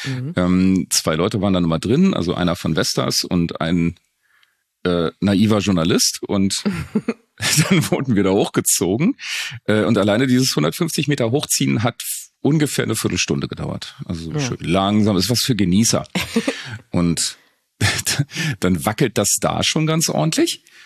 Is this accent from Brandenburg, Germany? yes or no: yes; Rathenow, Brandenburg, Germany; meine Heimatstadt Rathenow verbraucht. In Brandenburg mit 27.000 Menschen